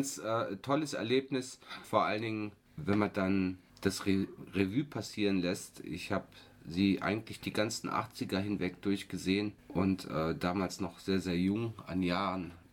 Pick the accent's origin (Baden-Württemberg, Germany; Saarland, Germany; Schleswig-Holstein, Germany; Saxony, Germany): Saarland, Germany; Ich war am Wochenende in meiner alten Heimat in Schland im Saarland